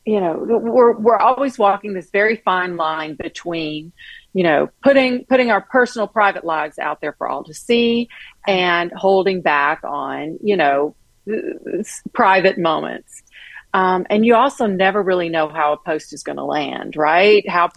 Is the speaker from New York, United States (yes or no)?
no; Tennessee, United States; Well, I can definitely turn the accent up. Yep. I grew up in Tennessee, so.